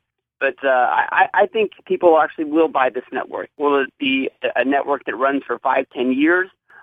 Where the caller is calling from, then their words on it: Sacramento, California, United States; from Sacramento.